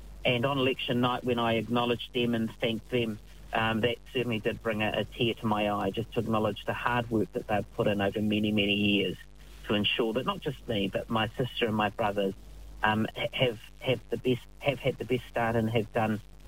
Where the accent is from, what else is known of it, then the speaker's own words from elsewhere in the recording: Palmerston North, Manawatū-Whanganui, New Zealand; I was born here in Palmerston North. This is the place that I've called home. I've lived here ever since. I've been educated here, studied here, work here, live here. Dad, as you've said in the intro, hails from the island of Aitutaki in the Cook